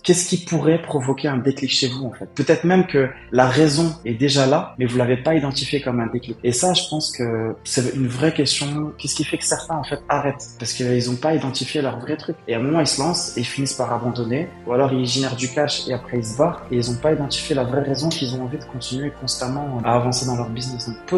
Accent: Morocco; je suis franco-marocain. Je suis né, j'ai grandi au Maroc

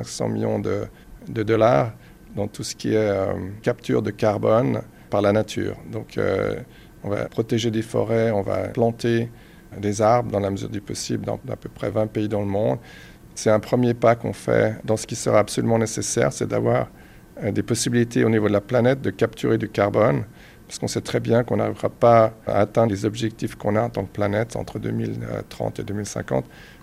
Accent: Switzerland; en tant que Suisse

